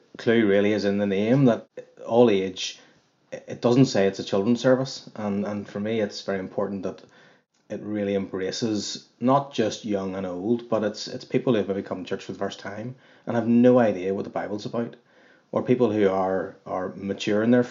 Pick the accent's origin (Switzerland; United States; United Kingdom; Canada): United Kingdom; Belfast, Northern Ireland; I'm from Belfast, married to Kerry, I've got three girls. I'm a teacher and I grew up in Belmont Presbyterian